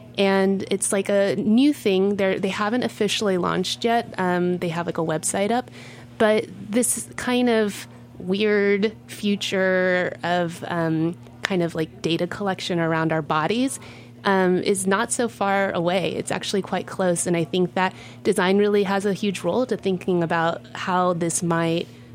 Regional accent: Texas, United States; now in Brooklyn, United States; I come from Texas. I grew up eating barbecue. So I was like, fine, if I can't get good barbecue in New York, I'll make it myself.

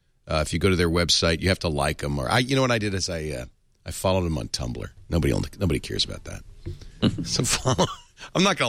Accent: Rhode Island, United States; I say it that way, too. I'm from Rhode Island. Room. It's room.

